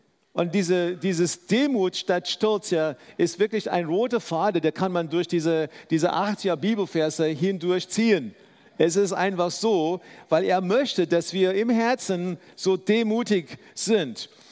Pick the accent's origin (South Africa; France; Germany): South Africa; Ich bin in Südafrika aufgewachsen, wo wir herkommen.